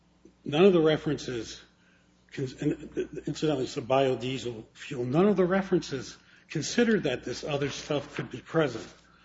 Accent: Detroit, Michigan, United States; I come from Detroit, so I mean the auto business is what we do there.

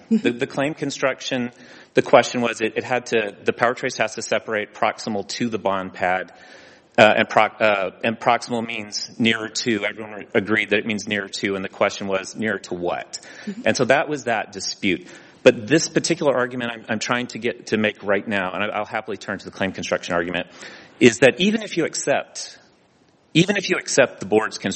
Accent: Texas, United States; I'm from Texas.

